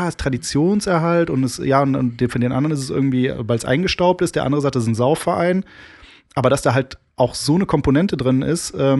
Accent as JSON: {"language": "German", "town": "Bruchhausen", "country": "Germany", "said": "also ich bin aus Bruchhausen"}